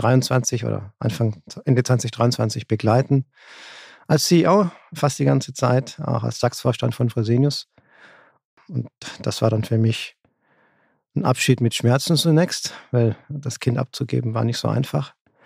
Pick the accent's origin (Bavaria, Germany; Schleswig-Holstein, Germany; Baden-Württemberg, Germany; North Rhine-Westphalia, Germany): Baden-Württemberg, Germany; also born or lived in Italy; bin ein Gastarbeiterkind von der Schwäbischen Alb, dort groß geworden auch aufgewachsen im Wesentlichen in Deutschland und Italien.